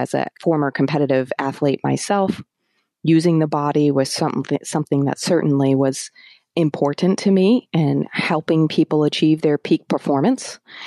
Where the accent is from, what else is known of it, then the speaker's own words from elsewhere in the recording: New Hampshire, United States; Even as a kid growing up in New Hampshire, I was always hiking in the White Mountains